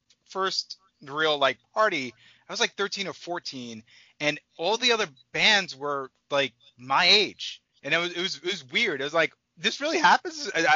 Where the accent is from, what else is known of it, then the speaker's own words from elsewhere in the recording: Staten Island, New York, United States; I grew up on Staten Island, so that is a I could go on all day about how strange it is Staten Island to the rest of the city.